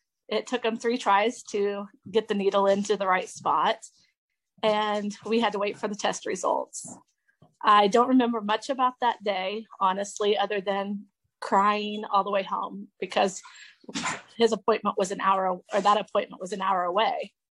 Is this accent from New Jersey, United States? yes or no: no; McPherson, Kansas, United States; I'm from McPherson, Kansas. I have six children.